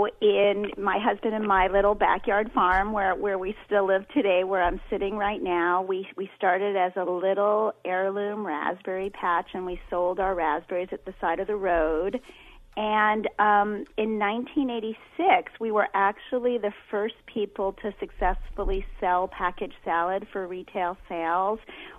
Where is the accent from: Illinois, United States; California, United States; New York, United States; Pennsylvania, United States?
New York, United States; Brooklyn; born or raised there; also born or lived in Manhattan